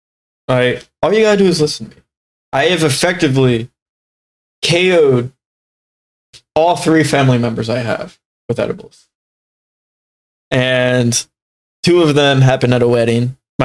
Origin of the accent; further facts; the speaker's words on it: United States; God, we're American as fuck.